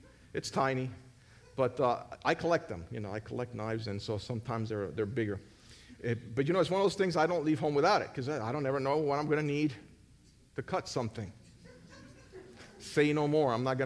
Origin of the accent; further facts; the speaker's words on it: Puerto Rico; And I'm from Puerto Rico. We don't care about soccer.